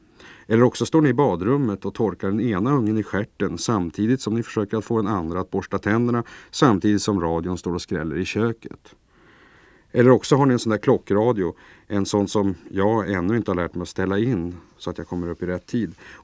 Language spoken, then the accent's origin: Swedish; Sollefteå, Västernorrland County, Sweden; also born or lived in Sundsvall / Örnsköldsvik / Kramfors / Härnösand; Men jag tycker ändå att jag är en väl kvalificerad västernorrlänning, född och uppvuxen i Sollefteå och jag har bott i Sundsvall, Örnsköldsvik, Kramfors och Härnösand.